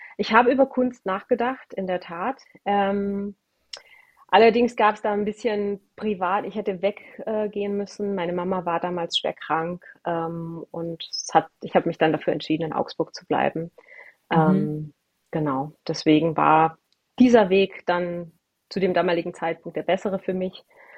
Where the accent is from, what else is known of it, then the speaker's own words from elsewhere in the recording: Romania; Also da ich mit Tieren aufgewachsen bin, also ich bin in Rumänien ja geboren und wir hatten immer Tiere um uns herum.